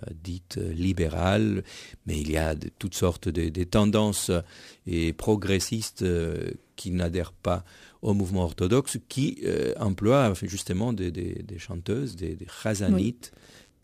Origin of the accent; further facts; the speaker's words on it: Argentina; d'autres compositions que j'ai découvertes lors de mon enfance en Argentine et qui sont pratiquement inconnues en Europe